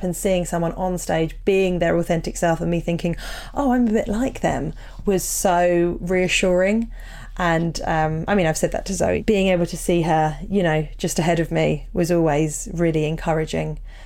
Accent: Portsmouth, South East England, United Kingdom; Me and Joe have so much to chat about, both growing up in Portsmouth, both having similar stories to some degree

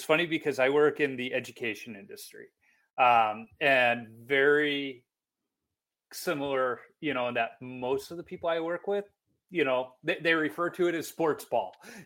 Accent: Chicago, Illinois, United States; now in Minnesota, United States; I grew up in Chicago, I now live in Minnesota

